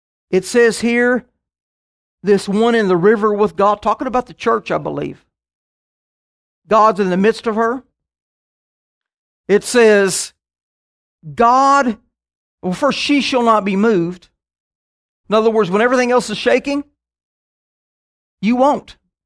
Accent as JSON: {"language": "English", "region": "Kansas", "country": "United States", "said": "I'm from Kansas. I've never known of an earthquake in Kansas, yet they had one last month."}